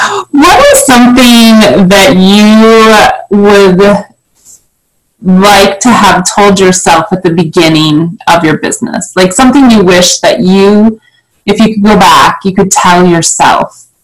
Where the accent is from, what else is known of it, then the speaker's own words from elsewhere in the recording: Illinois, United States; I have lived in Northwest Illinois my entire life. I moved back to my hometown, and I live a few miles away from my parents now.